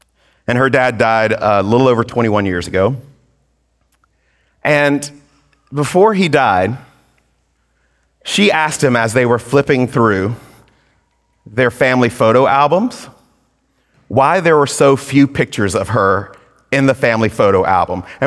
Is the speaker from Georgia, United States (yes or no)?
yes; Georgia, United States; But I was raised in Georgia. And my mom lives 17 miles from Athens, Georgia.